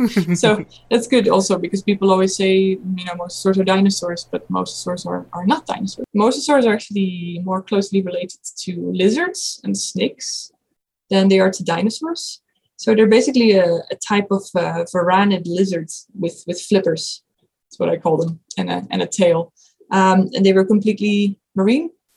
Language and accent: English; Netherlands; English is a second language; So I'm from the Netherlands